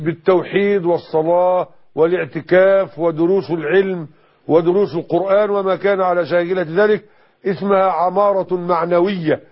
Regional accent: Egypt

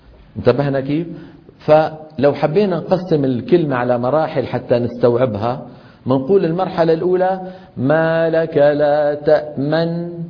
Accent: Damascus, Damascus Governorate, Syria; لما ينزل إلى دمشق اللي هي مدينتي أنا

